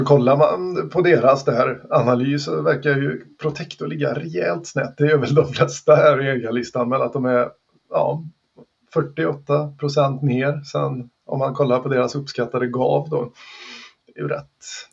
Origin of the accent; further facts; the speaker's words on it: Västra Götaland County, Sweden; Ja, fullt ös medvetslös som vi säger. Hemma i Västergötland, vet du.